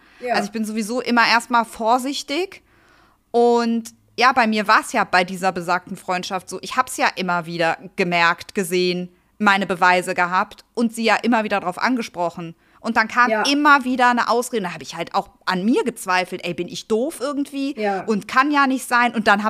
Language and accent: German; Italy; Als Italienerin gehört das dazu, ne?